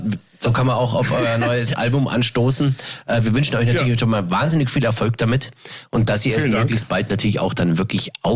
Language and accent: German; Bavaria, Germany; now in Berlin, Germany; ich bin eigentlich von Geburt an natürlich Bayern München Fan. Ich komme ganz aus der Ecke.